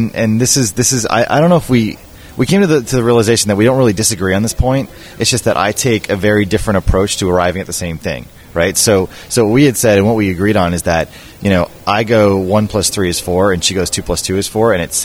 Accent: East Coast, United States; I'm originally from the East Coast, and yet I have a lot of, like, West Coast leanings. And so I'm kind of a mishmash of cultures.

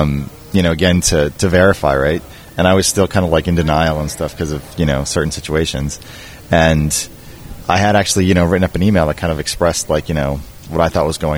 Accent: East Coast, United States; I'm originally from the East Coast, and yet I have a lot of, like, West Coast leanings. And so I'm kind of a mishmash of cultures.

